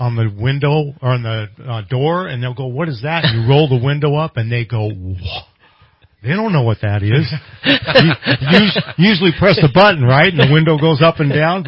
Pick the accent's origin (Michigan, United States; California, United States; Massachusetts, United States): California, United States; Marysville; now in Redding, United States; and I grew up in Marysville, Yuba City area, mm-hmm. and cruising those cities was huge. And when I moved here in 77, they had a cruise right outside your window, all in downtown Reading.